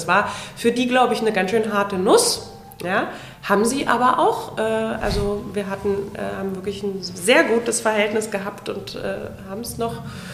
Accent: East Germany, Germany; ich komme ja nun aus dem Ostteil des Landes

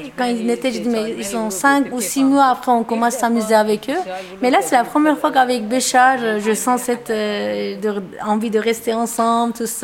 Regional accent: Turkey; moved away; Ça ne fait même pas une année qu'on est là, oui, on a quitté le pays. On vient de Turquie et nous sommes Kurdes.

